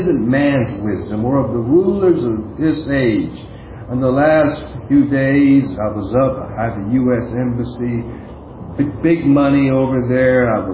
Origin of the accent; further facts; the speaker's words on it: California, United States; I'm from the Bay Area. It's the home of Apple. It's the home of Google. It's the home of Facebook.